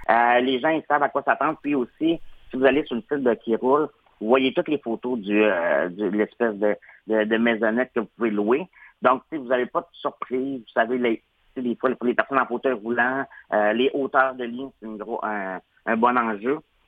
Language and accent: French; Quebec, Canada; moi, je viens du Témiscouata. Puis dans le Témiscouata, on peut faire du camping